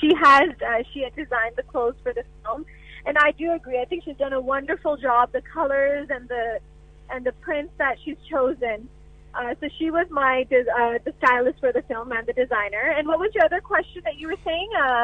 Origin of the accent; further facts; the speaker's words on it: Canada; our Punjabi culture. If I can go through it, and I'm from Canada